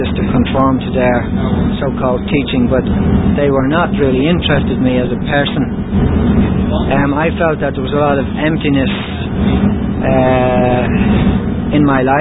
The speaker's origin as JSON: {"language": "English", "town": "Dublin", "region": "Leinster", "country": "Ireland", "said": "I come from Dublin in Ireland, and my age is 33"}